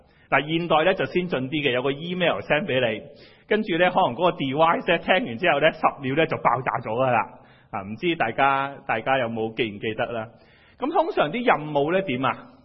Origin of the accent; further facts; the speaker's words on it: Hong Kong; born there; 我哋出生地系香港